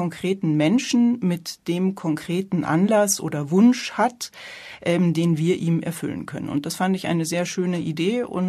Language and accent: German; Munich, Bavaria, Germany; Ich komme aus München. Zumindest an Jahren bin ich nicht mehr ganz so jung, habe jetzt auch schon eine 5 vorne dran stehen